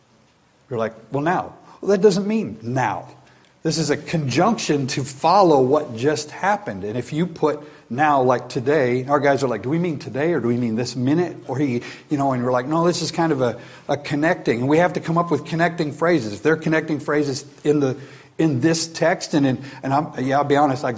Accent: Kentucky, United States; Now, I'm from Kentucky. I wasn't born there.

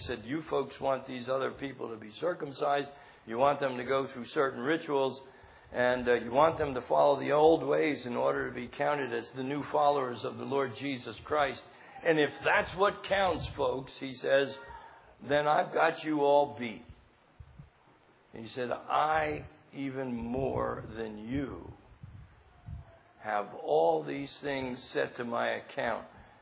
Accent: New Jersey, United States; I was raised in New Jersey, so we talk about youth guys.

